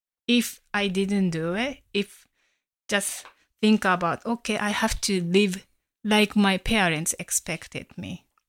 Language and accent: English; Japan; now in United States; But I'm from Japan, I'm Japanese, and I have family in Japan.